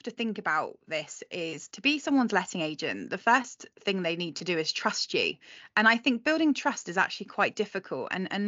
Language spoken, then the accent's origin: English; United Kingdom; we're incredibly, as British people, we are incredibly guilty of feeling like we owe people something.